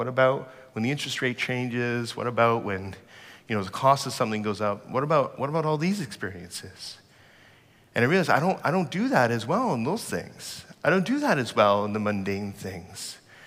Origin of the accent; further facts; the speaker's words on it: Canada; I'm a Canadian, you know, being impolite is like a cardinal sin for us, right?